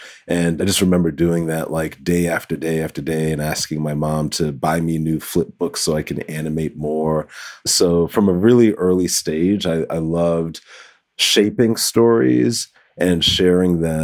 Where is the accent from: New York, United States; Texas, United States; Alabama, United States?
New York, United States; New York City; Yeah, so I am from New York City. I grew up in the Bronx, New York, the boogie down Bronx.